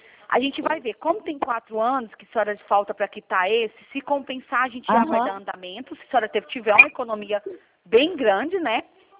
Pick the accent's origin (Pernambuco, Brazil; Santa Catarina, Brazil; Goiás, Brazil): Goiás, Brazil; Goiânia; Eu sou de Goiânia, tá?